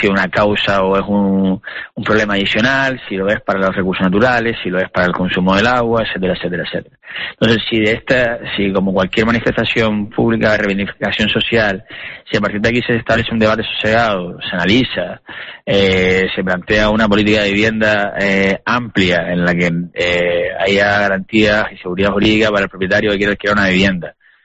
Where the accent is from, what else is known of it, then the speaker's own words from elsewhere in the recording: Canary Islands, Spain; a mí como canario